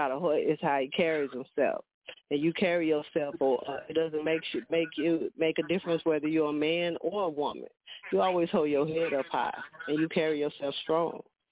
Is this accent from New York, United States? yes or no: yes; New York, United States; My parents are very country. So, but growing up in New York, I didn't get to have that country life.